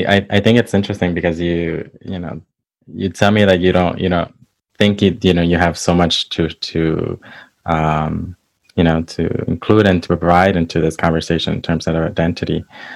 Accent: United States; I grew up in mostly in the United States. I didn't grow up in Puerto Rico, like my cousins did.

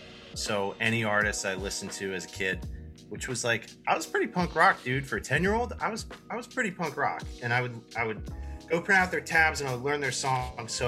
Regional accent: Tampa, Florida, United States; I grew up, I'm from Florida, unfortunately, and I grew up in like the Tampa area, and we moved around a lot when I was a kid

